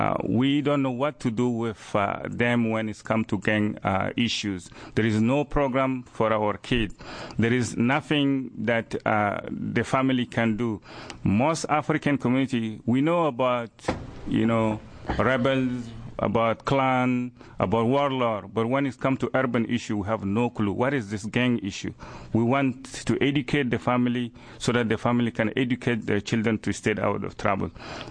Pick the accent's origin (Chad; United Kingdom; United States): Chad; I am originally from Chad.